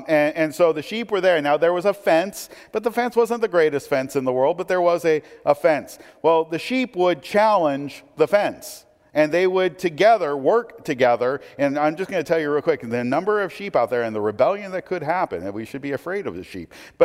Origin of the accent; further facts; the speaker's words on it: Portland, Oregon, United States; I mean, I grew up in Portland. You don't have sheep in Portland, okay?